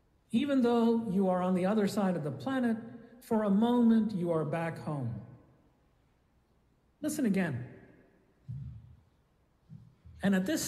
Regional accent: Thiruvananthapuram, Kerala, India; born there; first language Malayalam; English is a second language; I was born in the city of Trivandrum in the South Indian state of Kerala. My mother tongue is Malayalam.

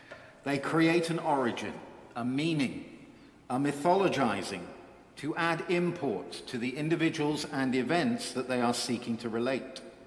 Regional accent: South West England, United Kingdom; I grew up on Marvel comic books. Not a widespread obsession among preteens in England in the 1970s and 80s, but if you were persistent, a trip from our little rural town in Devon to the nearest city of Exeter yielded a stash of comics

